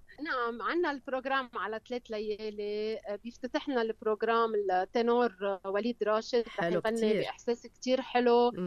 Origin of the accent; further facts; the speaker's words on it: Lebanon; هيدا الشيء بيرفع لنا راسنا نحن كلبنانية